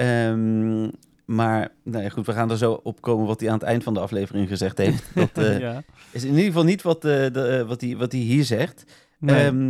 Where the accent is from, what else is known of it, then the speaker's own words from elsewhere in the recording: North Brabant, Netherlands; Dat deed mij goed als Brabander.